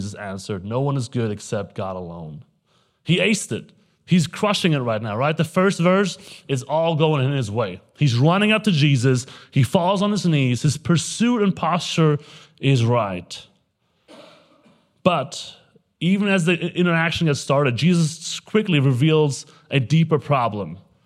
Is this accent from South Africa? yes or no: no; Germany; English is a second language; moved away as an adult; now in United States; I'm from Germany, and we met there.